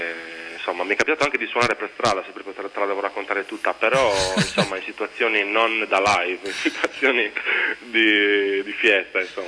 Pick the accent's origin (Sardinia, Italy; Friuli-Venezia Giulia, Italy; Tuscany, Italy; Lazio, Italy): Sardinia, Italy; Sassari; perché noi suoniamo tanto nel nord Sardegna, perché siamo di Sassari